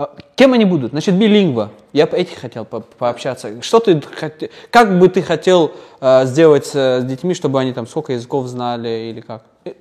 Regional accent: Uzbekistan; я узбек, но я не знаю, если честно.

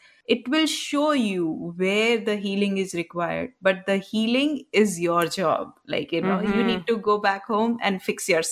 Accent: India; English is a second language; moved away as an adult; Yes, for me, I had been born and brought up in India.

